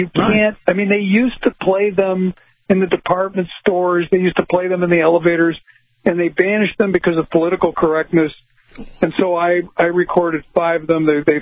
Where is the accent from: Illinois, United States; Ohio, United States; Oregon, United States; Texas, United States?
Illinois, United States; Chicago; I grew up in Chicago. And Chicago, you know, the days get very dark. It has the worst weather in the universe. A wonderful place, but bad weather.